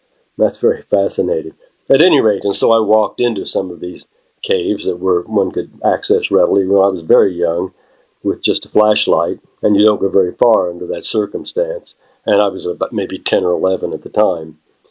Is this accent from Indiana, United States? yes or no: yes; Edinburgh, Indiana, United States; Edinburgh.